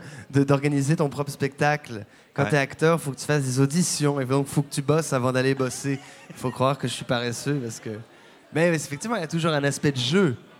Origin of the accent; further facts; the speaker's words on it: Quebec, Canada; also born or lived in New Brunswick / Ontario / Algeria; j'ai grandi au Québec, en Acadie et en Ontario.